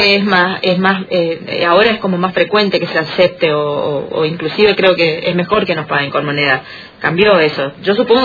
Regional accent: Argentina; Y yo pago el pato como argentina

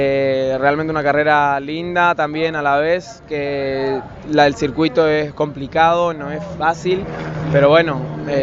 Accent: Puerto Iguazú, Misiones, Argentina; Nací en Iguazú, fui al colegio en la parroquial, ahora estoy en secundaria, en cuarto año en la Sagrada Familia.

